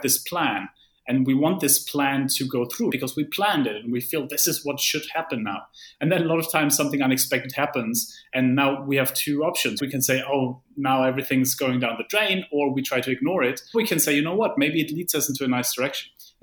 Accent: Germany; English is a second language; Yeah, it's interesting because I come from Germany.

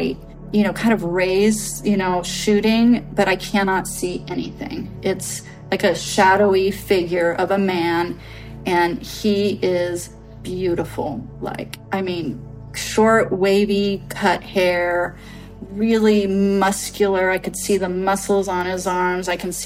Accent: Redwood City, California, United States; born there; And the reason is because I was born in Redwood City.

